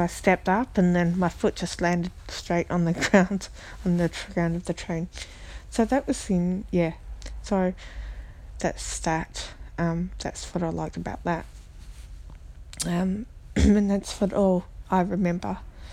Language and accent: English; Melbourne, Victoria, Australia; Okay, so of course Melbourne, my hometown. I've used public transport there for, you know, well, years and years and years. 18 plus years, I know it like the back of my hand.